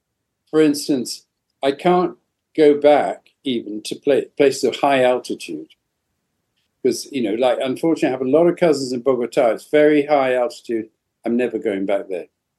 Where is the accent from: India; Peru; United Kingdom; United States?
United Kingdom; my mother's Colombian, I'm British. I'm sort of mixed race.